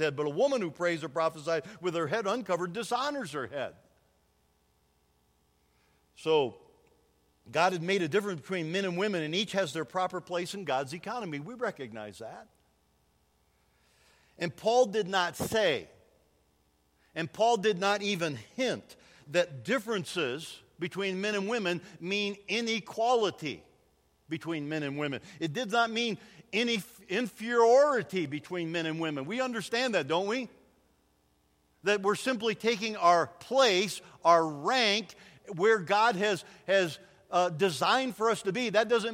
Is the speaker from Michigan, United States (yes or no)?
yes; Michigan, United States; I grew up in Michigan, and some of those old women wore babushkas.